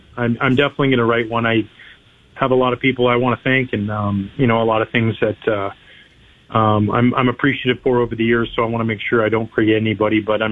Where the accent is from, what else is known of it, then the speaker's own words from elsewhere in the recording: Canada; I'm proud of where I'm from. I'm proud of being a Canadian.